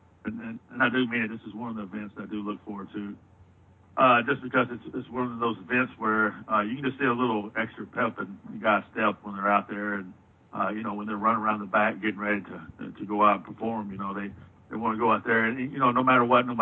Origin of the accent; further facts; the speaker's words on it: the South, United States; But, you know, definitely growing up in the South, I, you know, a big country music fan.